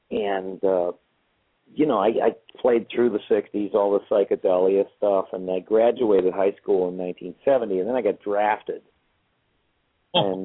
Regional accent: Detroit, Michigan, United States; Well, I grew up in Detroit, Michigan. That's where I was born.

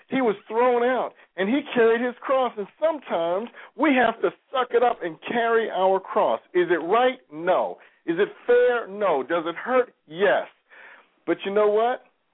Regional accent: New York, United States; See, I grew up in New York, okay?

